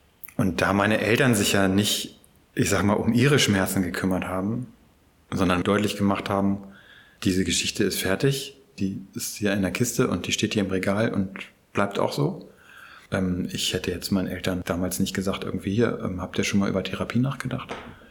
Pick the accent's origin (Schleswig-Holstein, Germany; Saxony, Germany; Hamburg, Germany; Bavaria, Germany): Schleswig-Holstein, Germany; Lübeck; Ich komme aus Lübeck. Ich bin sowohl Sohn als auch Vater und bin jetzt 53 Jahre alt.